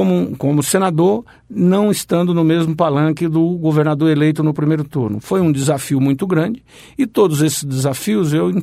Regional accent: Mato Grosso, Brazil; Mas especialmente nós, que somos do Mato Grosso, nós estamos no centro geodésico do Brasil

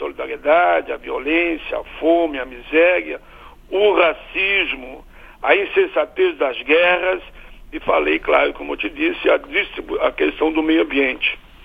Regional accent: Rio Grande do Sul, Brazil; Na minha fala eu disse que eu sou do Brasil, sou do sul do Brasil, do Pampa Gaúcho

